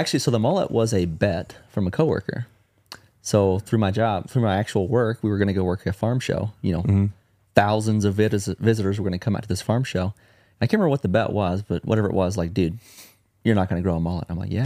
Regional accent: Cumming, Georgia, United States; So I grew up in North Georgia, outside of Atlanta, a town called Cumming. So it's about an hour north of Atlanta.

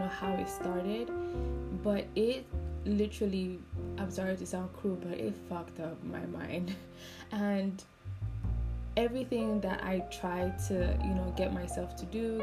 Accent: Nigeria; accent: Nigerian; I was afraid my Nigerian accent was going to come out like, eh?

